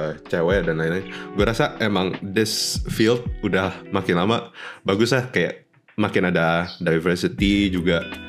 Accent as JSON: {"language": "Indonesian", "country": "Indonesia", "said": "I suspect no one knows that I'm Indo."}